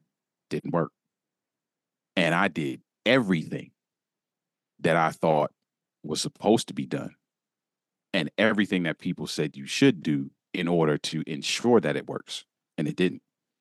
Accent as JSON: {"language": "English", "region": "Maryland", "country": "United States", "also_born_or_lived": "Michigan", "said": "I lived in Michigan for several years and I was back home in Maryland and headed back to her."}